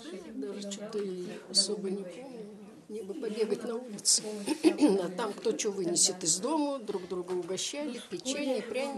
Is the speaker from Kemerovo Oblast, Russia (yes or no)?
yes; Kemerovo, Kemerovo Oblast, Russia; А я как родилась в Кемерово, так в Кемерово и живу.